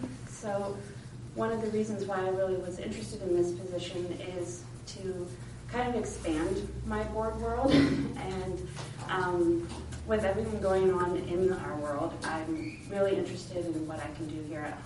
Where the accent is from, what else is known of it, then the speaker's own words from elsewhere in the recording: Santa Cruz, California, United States; I was born and raised in Santa Cruz. I am a product of the Santa Cruz City Schools, starting from Branciforte Elementary, Branciforte Junior High, and I graduated from Harbor High, where I then also stayed in the community and went to UCSE.